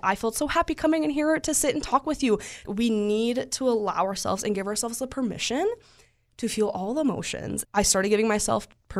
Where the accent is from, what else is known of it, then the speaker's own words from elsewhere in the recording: United States; moved away as an adult; now in Canada; but I'm originally from the States.